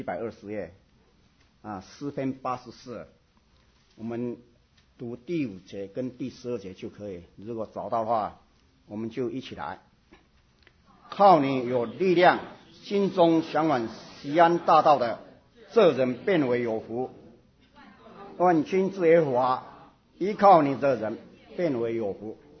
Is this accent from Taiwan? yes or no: yes; Taiwan; 可能我们从台湾来的有听过